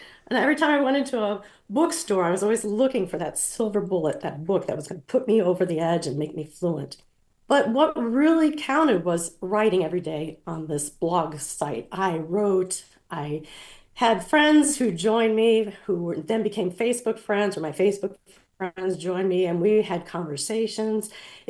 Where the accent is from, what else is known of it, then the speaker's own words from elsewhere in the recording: Midwest, United States; I grew up in the Midwest.